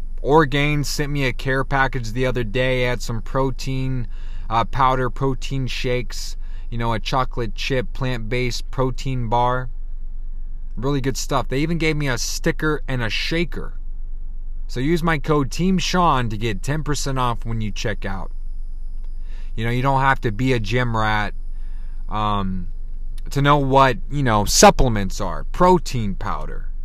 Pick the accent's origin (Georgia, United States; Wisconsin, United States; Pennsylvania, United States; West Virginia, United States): Georgia, United States; Although I was born in Georgia and spent the majority of my early childhood in the beautiful Peach State.